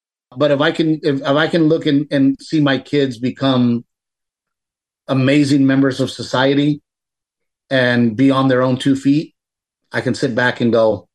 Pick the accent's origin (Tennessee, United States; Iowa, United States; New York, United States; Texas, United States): Texas, United States; Portland; I'm from Gregory, Portland, Texas, a little boy with a dream to be a stand-up comedian